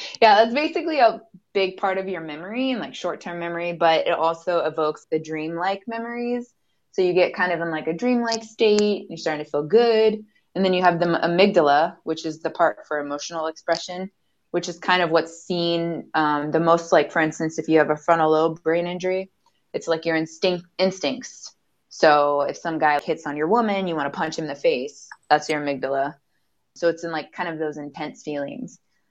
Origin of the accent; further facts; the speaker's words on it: Ohio, United States; But I'm originally from Ohio.